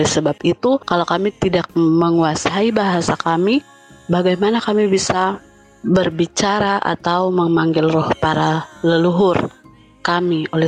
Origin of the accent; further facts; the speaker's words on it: Maluku, Indonesia; Saya dari Maluku.